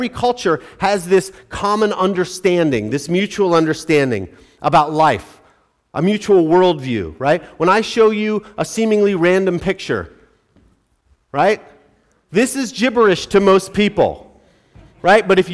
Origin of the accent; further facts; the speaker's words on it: Ann Arbor, Michigan, United States; now in Columbus, United States; I experienced this when I came to Columbus. I was from Ann Arbor, and I came to Columbus.